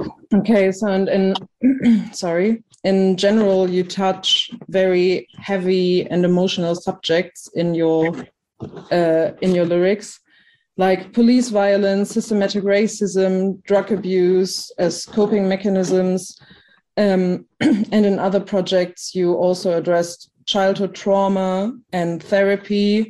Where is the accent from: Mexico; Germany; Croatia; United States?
Germany; So, like, you know, I'm from Germany